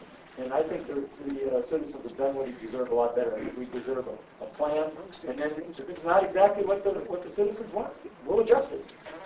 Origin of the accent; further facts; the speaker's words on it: Ireland; Well, I don't know about the rest of you, but I'm an Irishman.